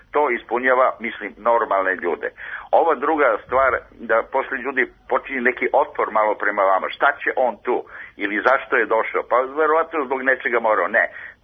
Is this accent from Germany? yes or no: no; Belgrade, Serbia; ja sam Beograđanin koji je završavao u Beogradu školu i živeo sa roditeljima i studije i posle studija i tako dalje. Odrastao u centru Beograda u Balkanskoj ulici poznatoj